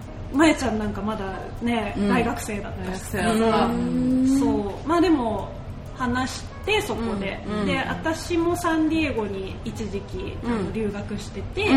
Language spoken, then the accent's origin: Japanese; Fukuoka, Japan; now in Tokyo, Japan; 私は福岡から単身で上京したんですけど